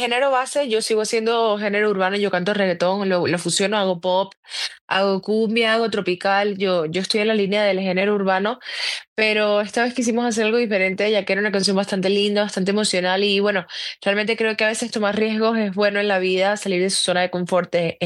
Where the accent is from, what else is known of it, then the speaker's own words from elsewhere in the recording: Venezuela; está de número uno ahorita en mi país, Venezuela